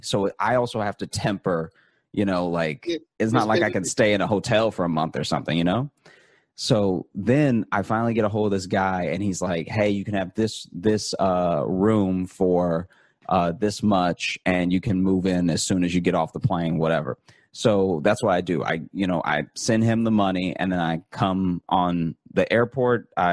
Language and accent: English; Louisiana, United States; also born or lived in Chicago; So I grew up in Louisiana and I started doing comedy in Chicago.